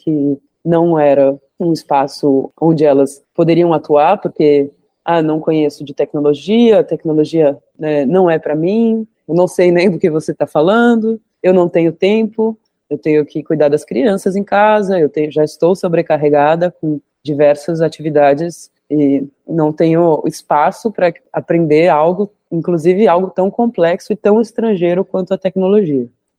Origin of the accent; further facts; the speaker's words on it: São Paulo, Brazil; eu tenho 35 anos e sou nascida em São Paulo e vivi por muitos anos, 20 e poucos anos, na cidade grande, né, vivendo o ritmo de capital.